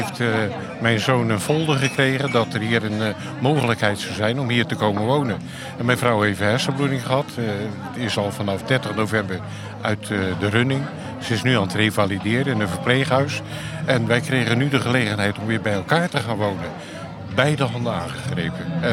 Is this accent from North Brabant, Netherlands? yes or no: no; Middelburg, Zeeland, Netherlands; Ik kom uit Zeeland, Middelburg.